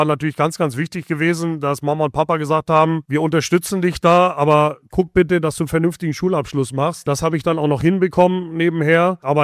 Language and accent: German; Hamburg, Germany; also born or lived in Braunschweig, Germany; Also ich bin in Hamburg aufgewachsen, in Braunschweig geboren